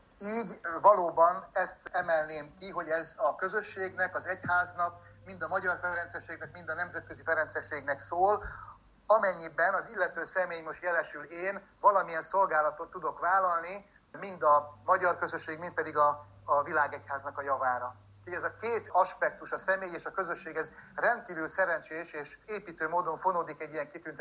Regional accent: Budapest, Hungary; born there; a szülőhelyemben, a második kerületben található Pasaréten ismertem meg a ferenceseket

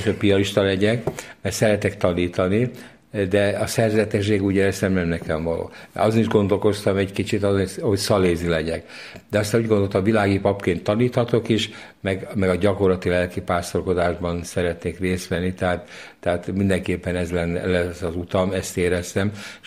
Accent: Budapest, Hungary; helybeni gimnáziumban kezdtem, Rákos Keresztúron, mert ott születtem

